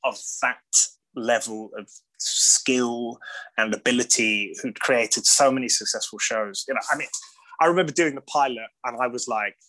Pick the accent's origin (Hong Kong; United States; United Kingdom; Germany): United Kingdom; London; born there; I was like, "I was born in London."